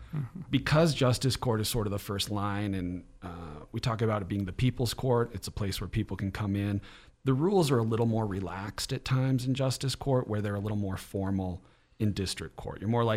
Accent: Bigfork, Montana, United States; I tell people that I grew up in Big Fork. I tell people that my mom grew up in Big Fork.

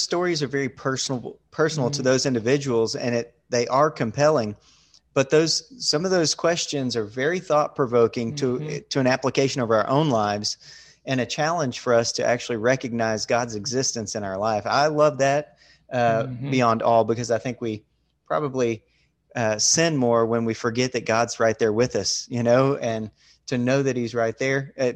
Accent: Livingston, Texas, United States; My hometown of Livingston, Texas, in East Texas, is one of those. I'm proud of that.

